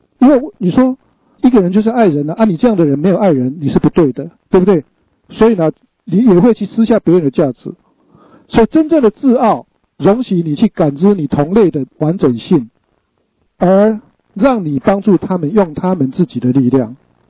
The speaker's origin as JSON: {"language": "Chinese", "country": "China", "said": "我们中国人讲说人如私心天诛地灭嘛啊，你怎么样自我牺牲？"}